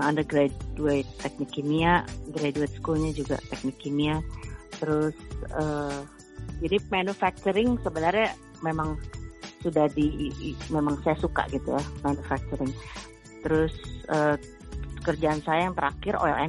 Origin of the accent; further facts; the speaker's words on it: Indonesia; moved away; also born or lived in Wisconsin / North Carolina / Texas; kita makan tempe hampir setiap hari dulu di Indonesia ya. Mama saya dari Salatiga gitu. Jadi waktu itu pergi ke Amerika di Wisconsin, di North Carolina, di Texas